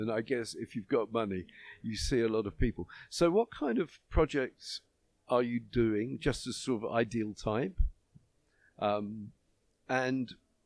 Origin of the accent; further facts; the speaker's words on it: United Kingdom; Well, I mean, you're from America, I'm from Britain.